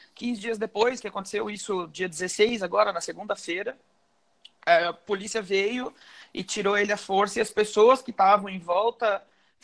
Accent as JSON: {"language": "Portuguese", "country": "Brazil", "said": "Eu sou brasileiro, tá? Eu sou tipo verde, amarelo, azul e branco. E eu também estou no processo de me tornar israelense."}